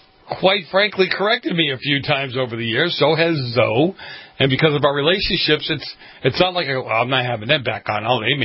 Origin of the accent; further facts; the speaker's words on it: East Coast, United States; especially the days I was growing up on the East Coast